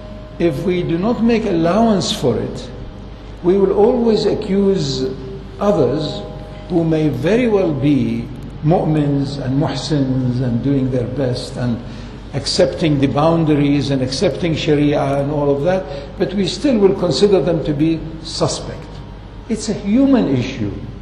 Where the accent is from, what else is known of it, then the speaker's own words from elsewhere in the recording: Iraq; I remember as a child growing up in Iraq, again the same way that we thought the usual rituals, the usual habits